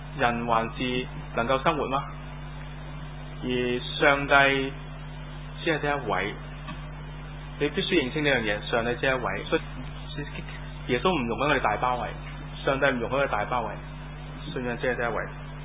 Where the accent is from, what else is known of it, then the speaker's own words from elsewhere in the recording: Hong Kong; 我哋香港人都好中意斩树嘅